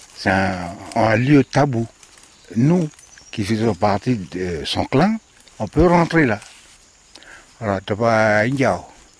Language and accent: French; North Province, New Caledonia; je suis originaire de la tribu de Tiaoué.